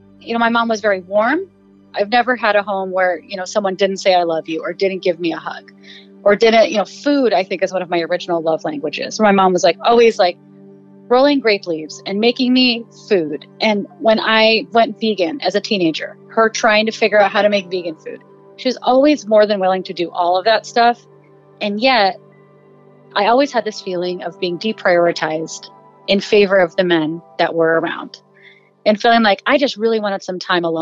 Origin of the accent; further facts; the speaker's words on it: Ohio, United States; born there; I grew up everywhere. I was born in Ohio. I was raised with my mom's side of the family, which is all Syrian, and I had a Lebanese step-grandmother.